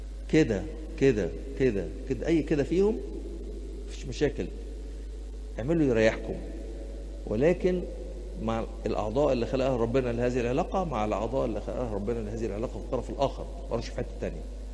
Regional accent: Shubra, Cairo Governorate, Egypt; انا من شبرا اصلا

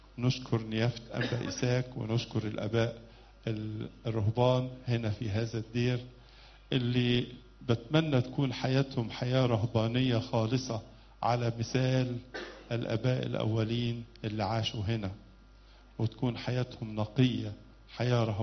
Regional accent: Egypt; إحنا عندنا في مصر 50 دير

